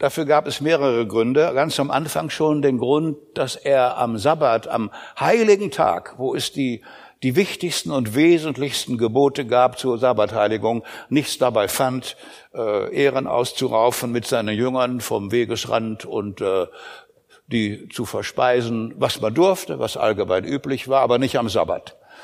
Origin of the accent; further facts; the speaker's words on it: Northern Germany, Germany; Also Karnevalet als Norddeutscher hatte ich da natürlich unheimlich Verstehensprobleme.